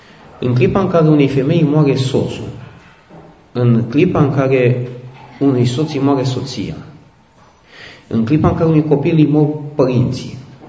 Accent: Bucharest, Romania; eu am fost băiat de cartier, am crescut în Sălăjan

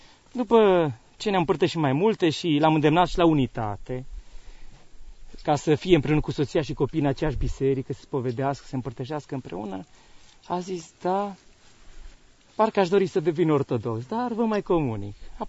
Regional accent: Maramureș County, Romania; Păi, sunt din Maramureș.

